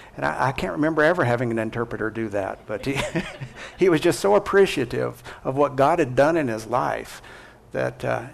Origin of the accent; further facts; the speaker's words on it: Forsyth, Montana, United States; also born or lived in South Carolina / Nepal; But we came back from Nepal, and we ended up pastoring in my hometown of Forsyth, Montana. That's about 100 miles east of Billings.